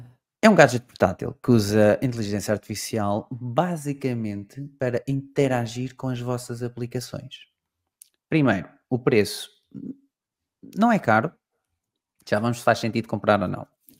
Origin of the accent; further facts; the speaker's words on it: Abrantes, Santarém, Portugal; Sou aqui de Abrantes e estou aqui numa cidade aqui ao lado.